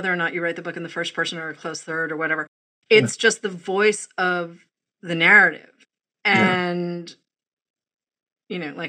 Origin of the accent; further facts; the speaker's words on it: Boston, Massachusetts, United States; Where it doesn't matter whether I'm from Boston and you're from the tiny town that you're from.